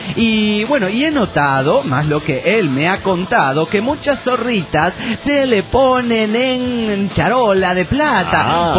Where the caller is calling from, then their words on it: Mexico; de México.